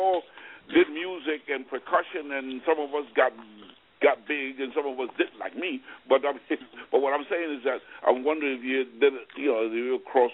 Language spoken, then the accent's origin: English; New York City, New York, United States; In fact, I grew up with him in Spanish Harlem, where we used to play stickball together and all that.